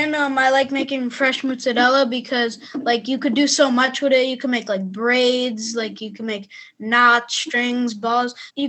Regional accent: Bethel, Connecticut, United States; Yeah, Bethel, Connecticut.

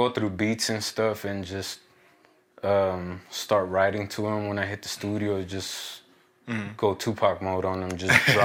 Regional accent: East Palo Alto, California, United States; also born or lived in Mexico / Patterson; Originally, I was born in Mexico, but then as a little kid, they brought me down here to the United States and started off in East Palo Alto, that area, till 95, moved down to Patterson area

